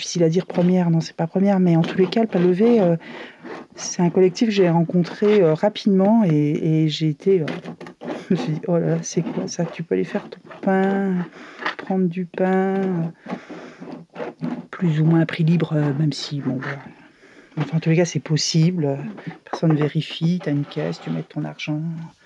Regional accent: Île-de-France, France; je suis sortie du ventre de ma maman à Paris. Mais très très vite, mes parents ont déménagé en région parisienne, dans l'est de Paris. Puis à 30 ans à peu près, j'ai déménagé avec ma petite famille dans le Jura, où j'ai mes origines du côté de ma mère.

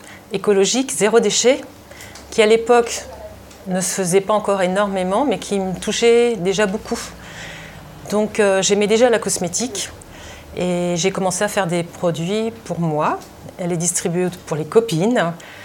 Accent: Paris, Île-de-France, France; moved away as an adult; je suis vraiment parisienne, intramuros, née à Paris, de parents parisiens

